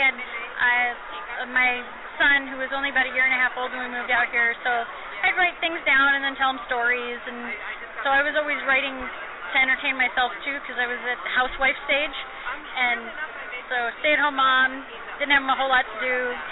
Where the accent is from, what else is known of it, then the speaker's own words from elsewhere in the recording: New York, United States; now in Arizona, United States; Upstate New York.